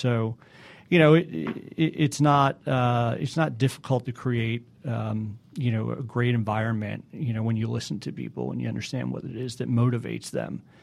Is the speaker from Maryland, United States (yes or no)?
no; Philadelphia, Pennsylvania, United States; So I'm a transplant, like a lot of other folks here, right? I came from Philadelphia.